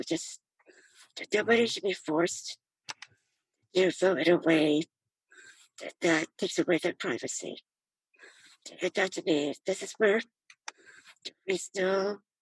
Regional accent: United States; So, you know, disabled, I'm Asian American, I'm a woman, I'm a night owl, you know, I have lots of faith.

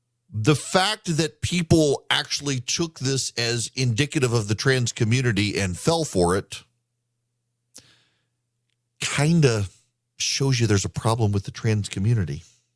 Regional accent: Dubai, United Arab Emirates; When I was growing up in Dubai

